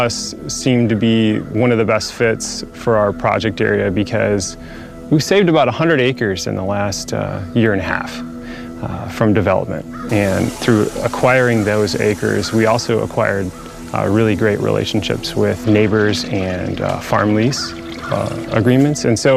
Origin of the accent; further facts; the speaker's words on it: Missouri, United States; I was raised in Missouri. Forests are really, woody plants are like my home.